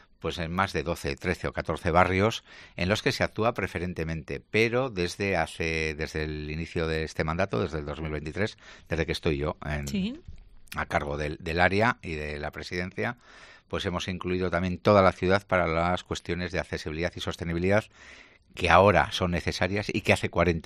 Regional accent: Bilbao, Basque Country, Spain; Pues yo nací en Bilbao y he hecho mi recorrido vital, lo he tenido

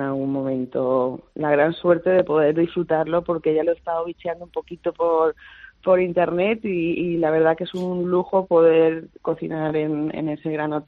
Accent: Balearic Islands, Spain; Bueno, pues vamos a llevar el Mediterráneo a vuestras islas, de isla a isla, ya que venimos de Mallorca.

